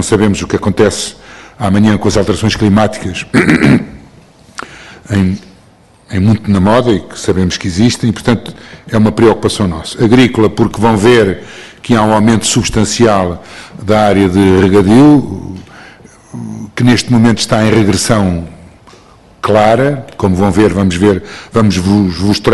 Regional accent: Portugal; porque somos portugueses

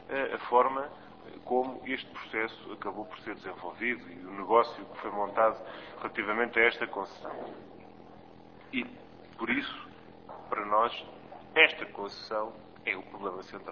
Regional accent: Setúbal, Portugal; Como eu sou do Distrito de Setúbal e toda a minha vida atravessei o Tejo

